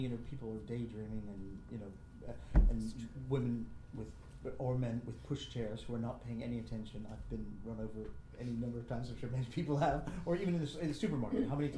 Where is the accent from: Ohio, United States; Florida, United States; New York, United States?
New York, United States; And I came from New York. I met people here who were doing that, and decided to stay.